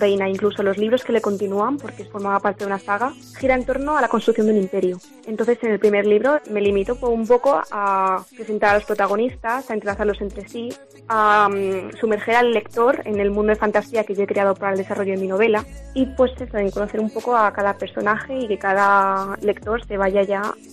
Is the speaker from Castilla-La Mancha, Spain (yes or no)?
yes; Sigüenza, Castilla-La Mancha, Spain; Entonces, cuando me llevaban a algún lugar de importancia histórica, como lo puede ser el parador de mi pueblo, de Sigüenza, yo me imaginaba a los personajes